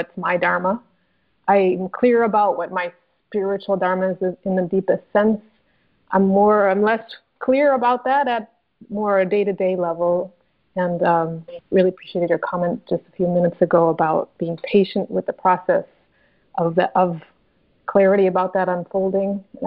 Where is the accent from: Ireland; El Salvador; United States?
United States; now in Cayman Islands; I'm an American. I'm living in Grand Cayman at the moment.